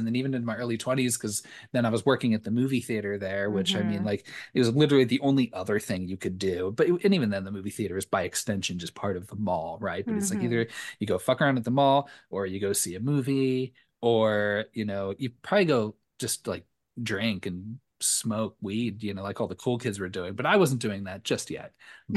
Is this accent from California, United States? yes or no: yes; California, United States; I'm from Southern California and I've got feelings, god damn it.